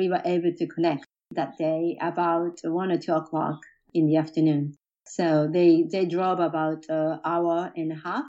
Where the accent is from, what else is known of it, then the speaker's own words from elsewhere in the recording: Tokyo, Japan; also born or lived in Kamogawa, Chiba; We are from Tokyo, so we both had no idea about farming, but we did that anyway for about 12 to 13 years in Kamogawa, which is in Chiba Prefecture.